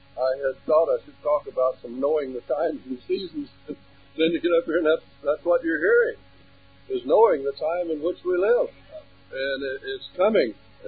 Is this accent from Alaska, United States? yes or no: no; Texas, United States; born there; Now, I was born out in West Texas